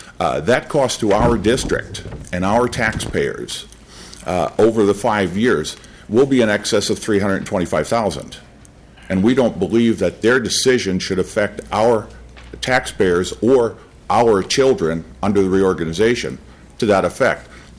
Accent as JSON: {"language": "English", "region": "New Jersey", "country": "United States", "said": "I will apologize in advance. I'm not very political. I'm an Irish Catholic boy out of New Jersey. And so sometimes in the Midwest, my candor is either positive or negative."}